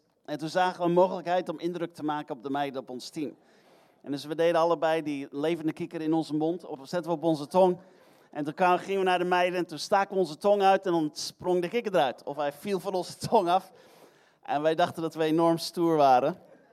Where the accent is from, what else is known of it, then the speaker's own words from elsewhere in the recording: Heerde, Gelderland, Netherlands; moved away; En ik kom uit Heerde. Sommigen van jullie kennen mij toen ik nog heel erg jong was.